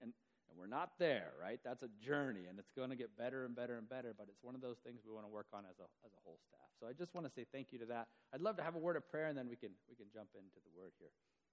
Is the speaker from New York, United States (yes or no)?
no; West Virginia, United States; I grew up in West Virginia.